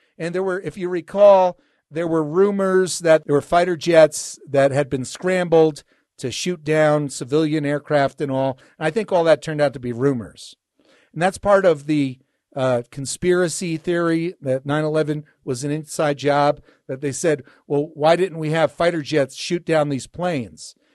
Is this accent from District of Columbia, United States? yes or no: no; Hawthorne, New Jersey, United States; we grew up in New Jersey, in Hawthorne, New Jersey, and sort of on High Mountain, that geologic feature, two-story home.